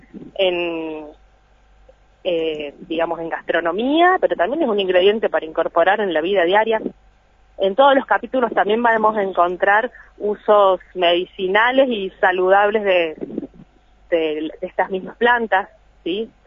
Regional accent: Córdoba, Argentina; yo soy de Córdoba, vivo hace 8 años en la provincia

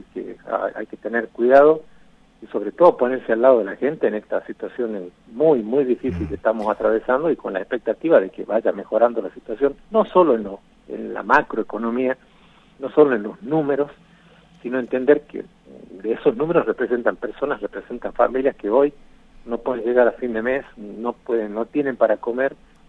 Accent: Argentina; No estoy hablando ya como como una cuestión partidaria, sino como argentinos

